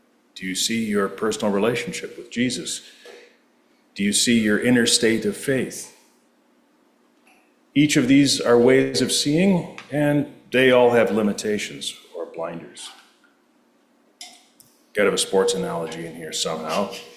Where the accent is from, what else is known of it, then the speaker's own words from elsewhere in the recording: Ontario, Canada; even though I grew up in Waterloo County.